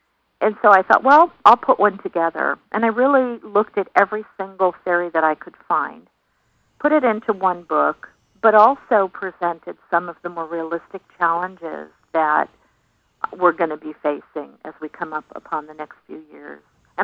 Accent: Connecticut, United States; also born or lived in New York; I'm actually from the Northeast. I was born in Connecticut, grew up in New York in Rockland County, and then came to San Diego.

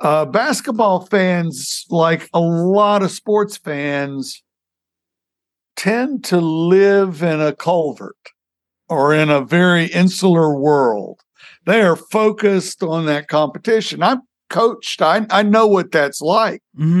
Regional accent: the South, United States; Now, I'm a Southerner. I'm a graduate of Virginia Military Institute.

